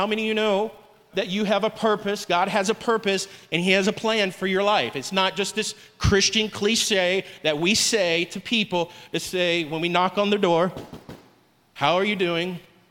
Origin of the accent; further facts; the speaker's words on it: Ocala, Florida, United States; Come on, I grew up in Florida. Tarzan was filmed in my neighborhood. That was Ocala, Florida.